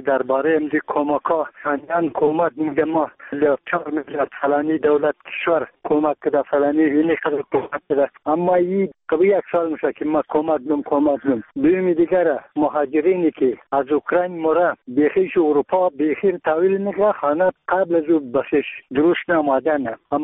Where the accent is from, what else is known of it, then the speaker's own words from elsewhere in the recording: Bamyan, Afghanistan; ما یک تن از بامیانیم.